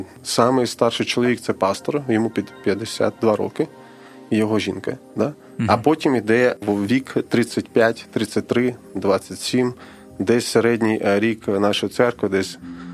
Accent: Donetsk Oblast, Ukraine; Я з Донеччини.

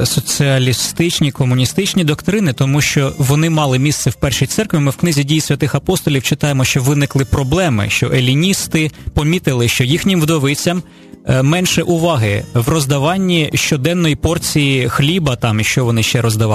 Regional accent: Kyiv, Ukraine; або на Київ, от ми, кияни.

